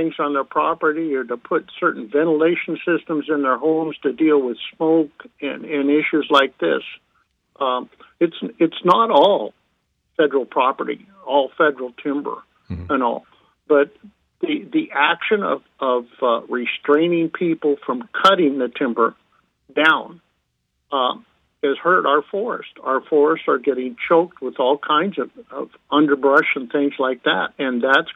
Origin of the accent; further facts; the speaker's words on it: Portland, Oregon, United States; I was raised outside of Portland. Portland holds a very favored spot in my heart.